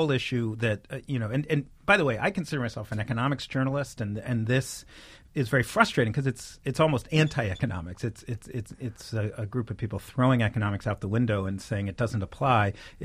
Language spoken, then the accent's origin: English; New York City, New York, United States; I mean, I grew up in Greenwich Village, and I live in New York City